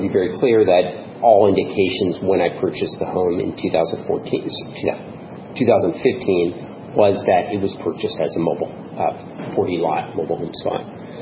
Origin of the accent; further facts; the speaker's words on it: San Diego, California, United States; my father was a college professor and in the Navy, and I was raised in San Diego.